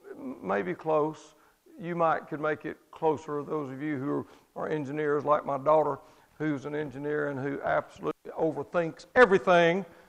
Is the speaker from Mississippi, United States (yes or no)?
yes; Mississippi, United States; I'm from Mississippi. Things are pretty simple for me, okay?